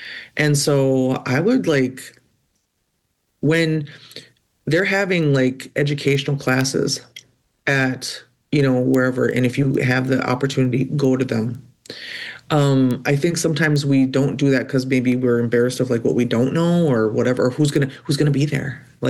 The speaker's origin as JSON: {"language": "English", "town": "St. Paul", "region": "Minnesota", "country": "United States", "tie": "born or raised there", "said": "I've always been an urban Indian. Like, I was born and raised in St. Paul."}